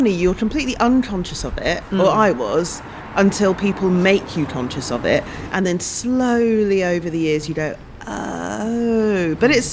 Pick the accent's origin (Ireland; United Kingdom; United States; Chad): United Kingdom; I'm, you know, of Asian, I'm British Asian, Pakistani descent, so there's, I think, a bit more.